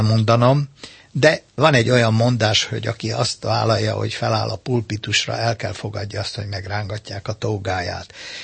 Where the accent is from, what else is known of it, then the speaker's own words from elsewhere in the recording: Hungary; elsősorban magyar vagyok, és ezért az országért én mindent megteszek.